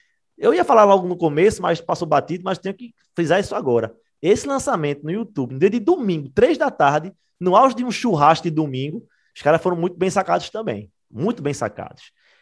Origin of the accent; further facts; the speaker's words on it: Recife, Pernambuco, Brazil; nós somos do Recife, eu e Wagner Sarmento